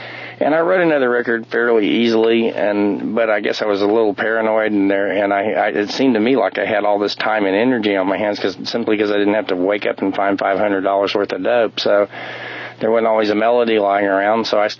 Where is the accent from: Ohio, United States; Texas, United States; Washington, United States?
Texas, United States; I grew up in Texas in a home that was opposed to the death penalty